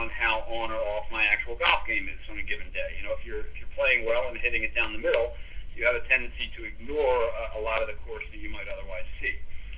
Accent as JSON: {"language": "English", "town": "Philadelphia", "region": "Pennsylvania", "country": "United States", "tie": "born or raised there", "said": "But that really sums it up. Born and raised in Philly."}